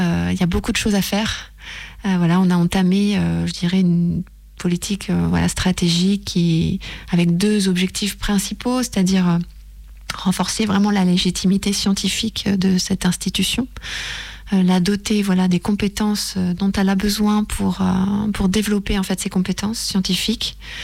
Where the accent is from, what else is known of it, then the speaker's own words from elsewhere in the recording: Normandy, France; moi je suis normande d'origine, hein